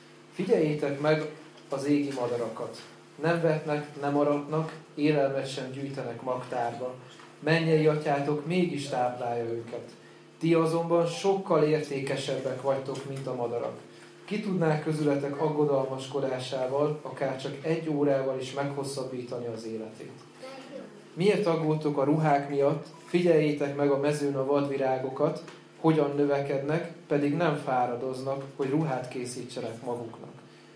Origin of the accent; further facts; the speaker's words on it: Debrecen, Hajdú-Bihar, Hungary; én egyébként Debrecenben nőttem fel, és ott is laktam 24-25 éves koromig, amíg meg nem tértem.